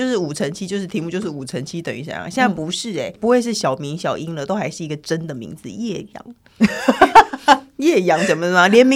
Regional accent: Taiwan; 我们都是台湾人，我们中文一定会好，因为我们平常都是中文母语啊。

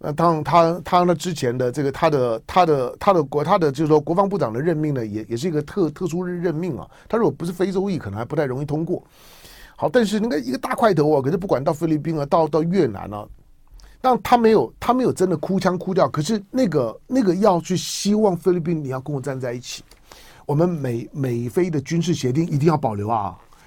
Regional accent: China; 那中国绝对是从中国人视角来讲，我是中国人

